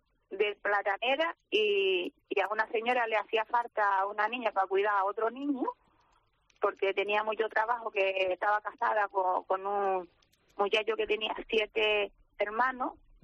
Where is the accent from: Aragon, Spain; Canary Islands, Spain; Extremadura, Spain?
Canary Islands, Spain; Las Palmas de Gran Canaria; born there; Nací en Chile, en la carretera de Chile, número 18, de Guanarteme para arriba, antes de llegar a Las Torres.